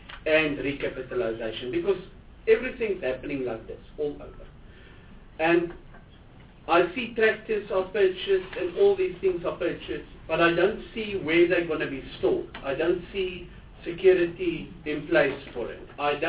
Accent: Limpopo, South Africa; And I'm from Limpopo

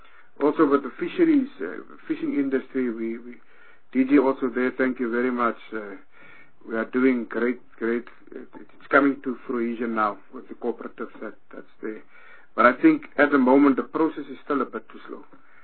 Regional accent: Western Cape, South Africa; If you look down in the southern suburbs where I come from right down from Wynberg, right down to Cape Point

